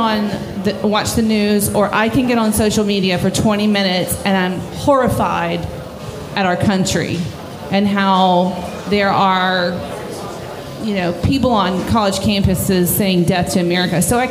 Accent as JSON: {"language": "English", "country": "United States", "said": "And I felt horrible as an American."}